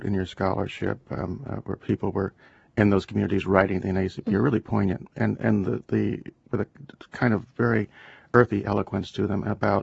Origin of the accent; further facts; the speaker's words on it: Buffalo, New York, United States; And I'm from Buffalo